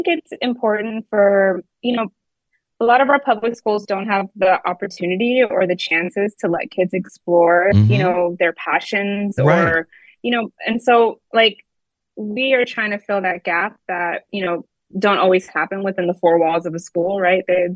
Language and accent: English; Pleasant Grove, Utah, United States; I saw it with a lot of my girlfriends I grew up with in Pleasant Grove